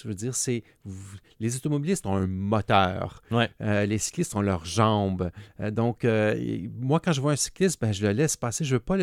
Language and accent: French; Montreal, Quebec, Canada; Moi, quand j'étais jeune à Montréal, puis j'allais à l'université en vélo